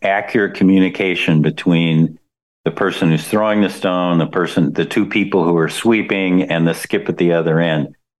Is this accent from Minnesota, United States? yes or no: yes; Minnesota, United States; So I just have to go and say, well, I'm from Minnesota.